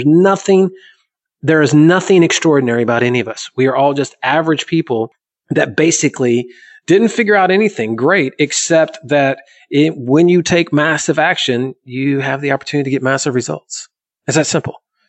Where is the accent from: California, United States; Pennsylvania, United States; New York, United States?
California, United States; San Diego; Yeah, of course, dude. You're coming to my hometown.